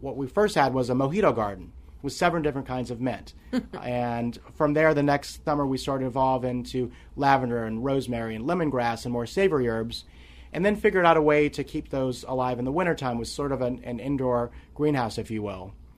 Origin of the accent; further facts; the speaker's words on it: Louisiana, United States; Well, my dad is an Episcopal priest, and so growing up in South Louisiana, Episcopalians definitely know their way around eating and drinking